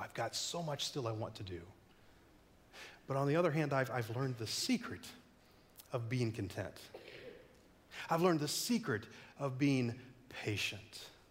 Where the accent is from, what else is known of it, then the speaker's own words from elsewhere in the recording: Lincoln, Illinois, United States; My hometown is Lincoln, Illinois.